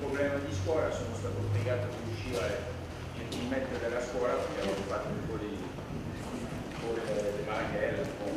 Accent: Cancale, Brittany, France; Italian is a second language; Ho detto, arrivo da Cancale

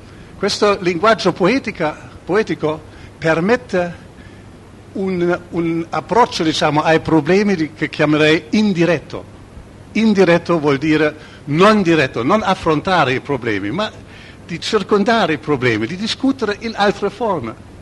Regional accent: Berlin, Germany; Io vengo dalla Germania, da Berlino

